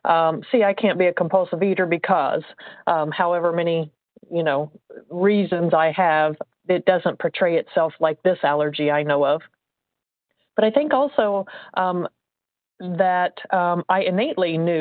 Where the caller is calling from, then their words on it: Indiana, United States; I'm calling from Indiana.